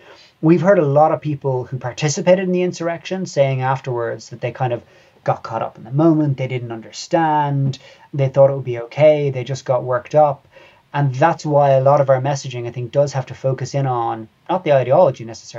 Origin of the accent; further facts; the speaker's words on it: Cork, Munster, Ireland; To be clear as well, I grew up in Cork, which is the other end of the country, to where the conflict was primarily taking place.